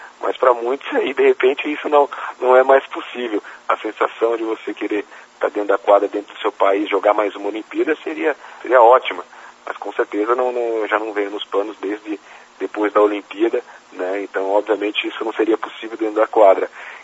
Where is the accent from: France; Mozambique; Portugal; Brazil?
Brazil; São Paulo; now in Maringá, Brazil; De repente em São Paulo, porque eu sou de São Paulo, eu poderia até aceitar